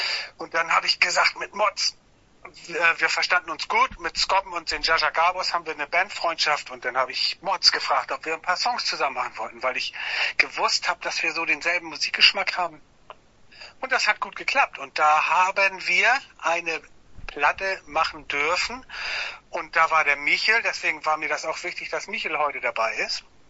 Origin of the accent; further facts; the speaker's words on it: Neustadt in Holstein, Schleswig-Holstein, Germany; ich komme aus Neustadt in Holstein.